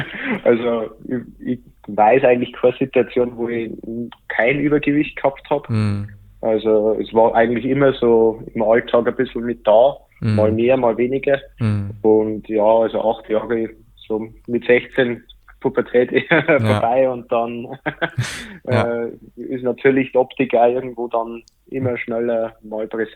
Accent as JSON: {"language": "German", "region": "Bavaria", "country": "Germany", "said": "komme jetzt aus Bayern, wenn man stark hört, nie mehr Bier, das ist in Bayern eigentlich fast unmöglich."}